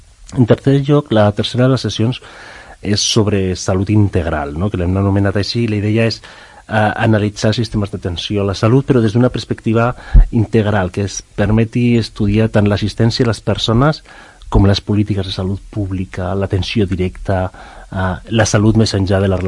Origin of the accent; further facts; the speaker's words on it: Girona, Catalonia, Spain; Jo vinc de Girona i per tant no conec la gent que possiblement forma part del grup.